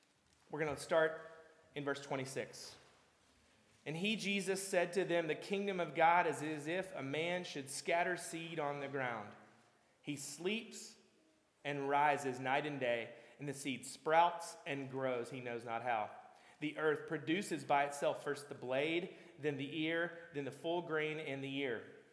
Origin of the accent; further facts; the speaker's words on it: Kentucky, United States; So Sarah and I are from America, but have spent the last few years overseas. I grew up in Kentucky in a small town about the size of Ellsbury, where over half the people had the same last name as me